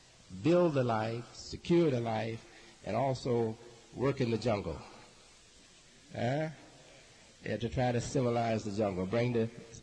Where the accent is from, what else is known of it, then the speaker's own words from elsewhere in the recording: United States; now in Chicago, United States; They say, where are you from? I say, well, I'm from the United States. I say, I reside in Chicago.